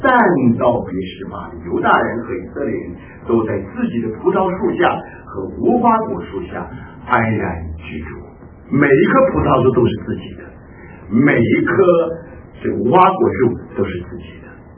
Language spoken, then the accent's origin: Chinese; China; 所以我们常常读圣经呢，是完全用什么？用我们中国人的思想啊来读圣经。